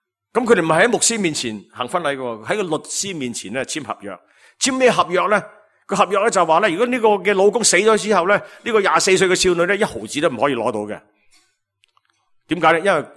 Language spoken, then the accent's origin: Cantonese; China; 我们中国人很喜欢讲一个说话，现在成日我们看到家和呢就万事兴